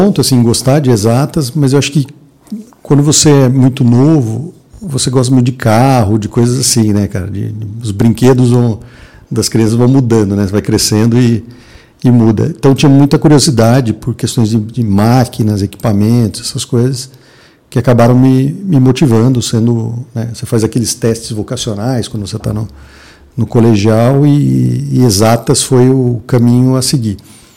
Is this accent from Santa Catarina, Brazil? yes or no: no; Sorocaba, São Paulo, Brazil; eu sou do interior, sou de Sorocaba, uma cidade próxima daqui, né, de onde nós estamos. Sou do interior e de hábitos interioranos. Eu sou um cara um pouco caipira no ponto de vista de hábitos